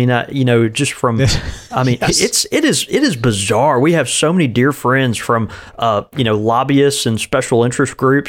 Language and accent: English; Grand Rapids, Michigan, United States; the brick and mortar community that I support here in my hometown of Grand Rapids.